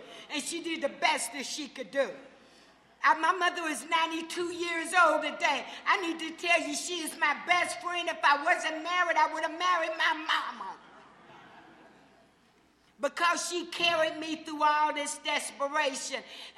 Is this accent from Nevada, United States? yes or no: no; Ohio, United States; also born or lived in San Francisco; And so I had came from a Liberty town in Ohio.